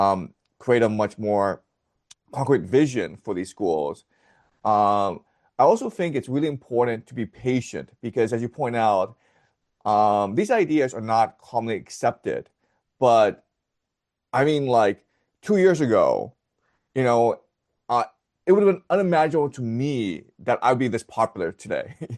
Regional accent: Toronto, Ontario, Canada; Like I'm from Toronto originally, so like, you know, let's try to meet up in Montreal.

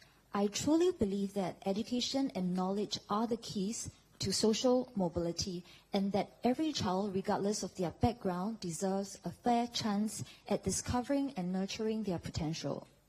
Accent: Singapore; born there; also born or lived in Taiwan; I was born in Singapore, but spent part of my childhood in Taiwan, where my mother was from. Growing up in a bilingual and bicultural environment

